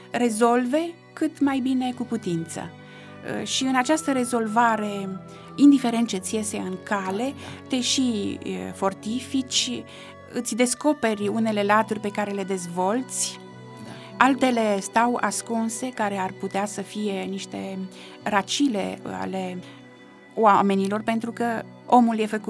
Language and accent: Romanian; Bărăgan, Romania; born there; eu nu m-am ferit să spun atunci că m-am născut pe Bărăgan